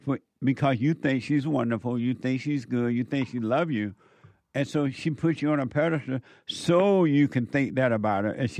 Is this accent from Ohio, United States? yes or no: no; Alabama, United States; moved away; Well, when I was growing up in Alabama, I didn't, unless we had them at the school or something, right? But other than that, they were not having concerts around me. But when I went to Indiana, I went to some.